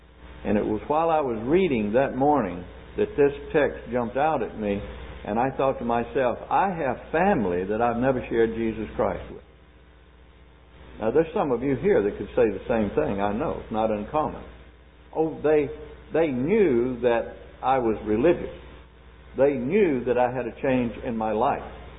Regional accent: Mississippi, United States; I was born and raised in Mississippi.

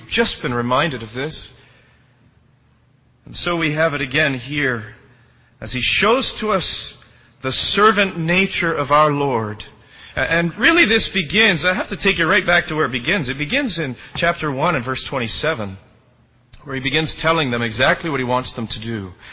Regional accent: Canada; You don't mind, I'm Canadian, so you'll let me away with this.

